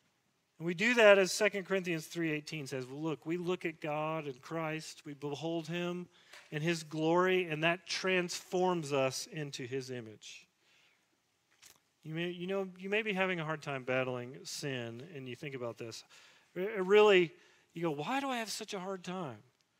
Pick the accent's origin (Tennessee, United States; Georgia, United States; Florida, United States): Tennessee, United States; These uneducated, common men, these backwoods rednecks, I can say that, I'm from Tennessee